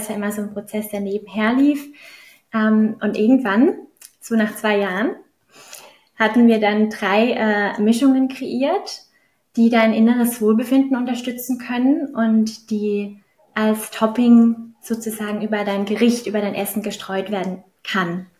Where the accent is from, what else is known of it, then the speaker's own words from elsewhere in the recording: Basel, Basel-Stadt, Switzerland; also ich komme aus Basel, ich wohne hier in der Schweiz.